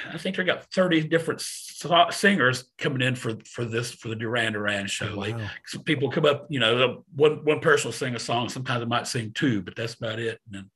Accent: Winston-Salem, North Carolina, United States; We have a group around here in my hometown, Winston-Salem.

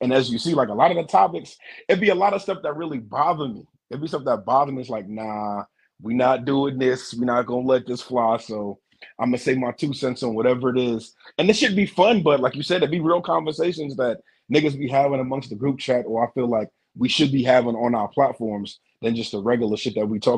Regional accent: New York City, New York, United States; grew up, born and raised in the Bronx, New York. But both of my parents are Jamaican. I'm the youngest of 6 kids.

